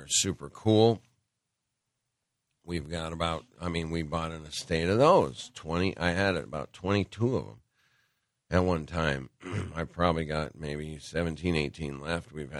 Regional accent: Montana, United States; Or, I grew up in Montana.

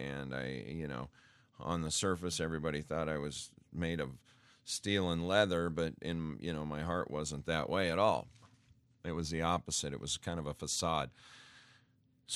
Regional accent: Great Falls, Montana, United States; moved away; when I was growing up, we lived in a part of Montana where we lived in my hometown of Great Falls.

